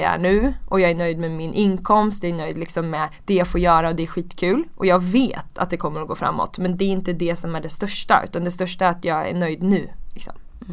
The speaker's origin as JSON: {"language": "Swedish", "town": "Uppsala", "region": "Uppsala County", "country": "Sweden", "tie": "born or raised there", "said": "Jag är uppvuxen i Uppsala och jag var ensambarn tills jag var 10."}